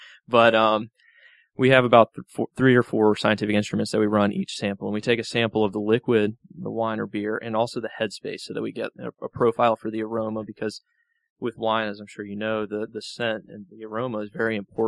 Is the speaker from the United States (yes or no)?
yes; Wilmington, North Carolina, United States; also born or lived in Charlotte; I grew up in Wilmington.